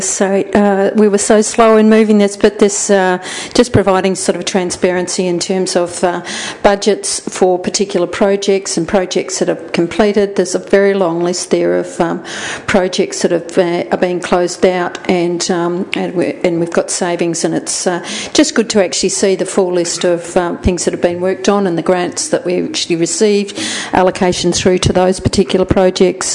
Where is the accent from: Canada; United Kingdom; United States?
United Kingdom; Anglesey, Wales; because I'm from Anglesey